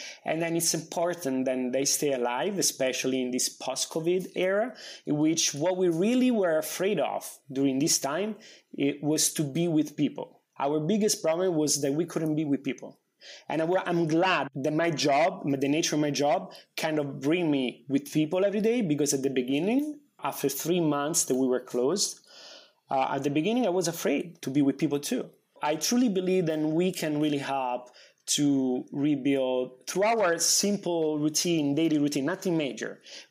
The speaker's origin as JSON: {"language": "English", "town": "Rome", "region": "Lazio", "country": "Italy", "tie": "born or raised there", "second_language": "English", "lives_now": "New York, United States", "said": "I'm Italian, born and raised in Rome, and things in Rome, as you might know, they don't really change that fast, right?"}